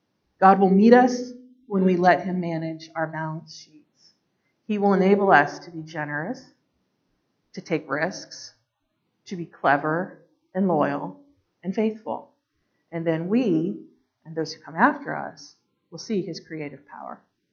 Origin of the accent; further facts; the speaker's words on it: Ohio, United States; My parents' church, the church I grew up in Ohio, has been without a pastor almost as long as we have.